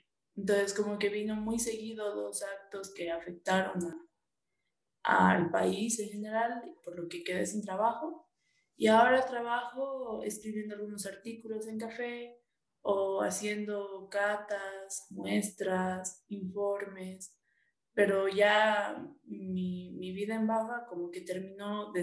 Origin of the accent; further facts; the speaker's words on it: Bolivia; provengo de Bolivia.